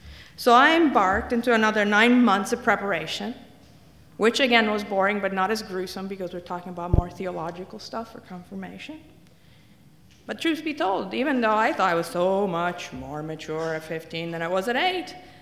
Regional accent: Italy; English is a second language; I'm from Italy. They hold nothing back.

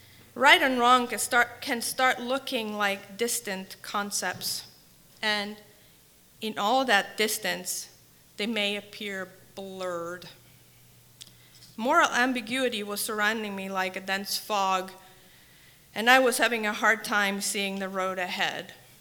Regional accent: Palermo, Sicily, Italy; So I grew up in Palermo, Sicily, and during what one would call my formative years, a period of about 8 to 10

